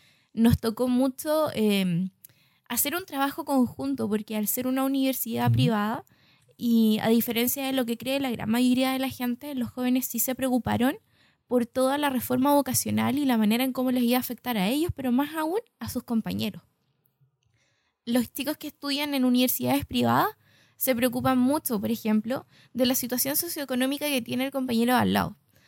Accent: Osorno, Los Lagos, Chile; vine también acá a montar a Osorno, mi ciudad natal.

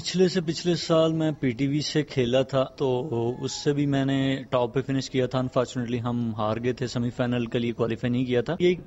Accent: Punjab, Pakistan; میرا سمڑیل تحصیل ہے ہماری، اس کے ساتھ گاؤں ہے جی ٹھیک ہے، تو میں اس گاؤں سے ہوں

